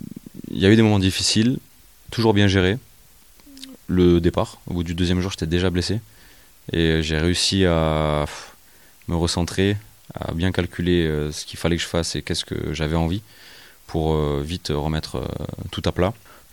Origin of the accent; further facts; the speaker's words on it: Martigues, Provence-Alpes-Côte d'Azur, France; born there; also born or lived in Marcoussis; Non, je ne suis pas né ici. Je suis né au bord de la mer, je suis né à Martigues, dans les Bouches-du-Rhône. Mais depuis que j'ai 6 mois, mes grands-parents ont construit une maison de vacances à Marcoussis.